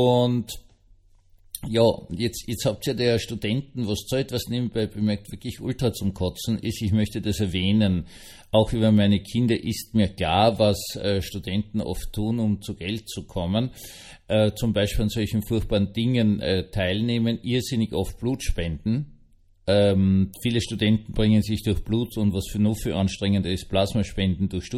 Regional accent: Vienna, Austria; born or raised there

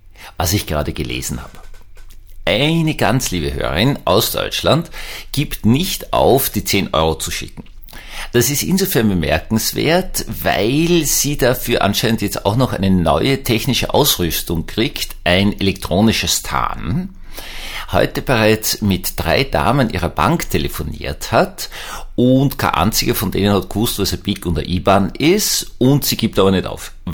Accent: Austria; Also als Österreicher nähere ich mich gebückt

